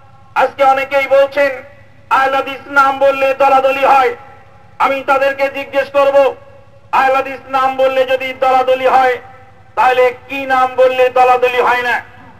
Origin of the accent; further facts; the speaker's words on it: Pabna, Rajshahi Division, Bangladesh; আমি বাহরাইনি ওই ভাইকে বললাম আমার বাড়ি পাবনা, আমি পাবনার লোক।